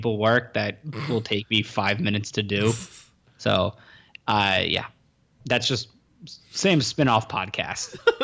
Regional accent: Pittsburgh, Pennsylvania, United States; I'm from Pittsburgh. Steel country.

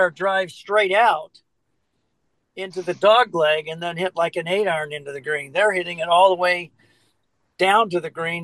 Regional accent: Indiana, United States; because I grew up in Indiana playing golf in the summer on the muni courses, which had no water.

